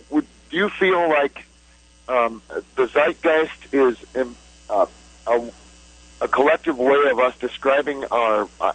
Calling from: Cedar Falls, Iowa, United States; I'm calling from Cedar Falls, Iowa.

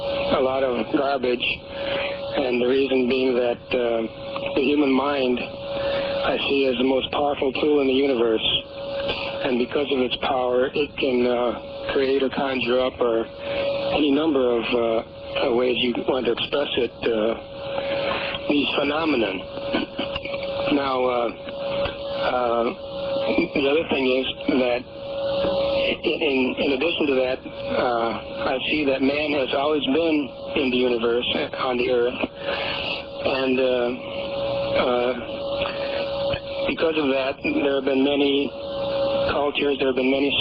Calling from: Grants Pass, Oregon, United States; Grants Pass.

